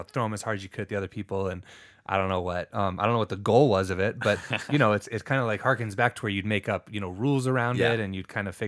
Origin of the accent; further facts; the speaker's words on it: Cayucos, California, United States; I grew up in Cayucas on a creek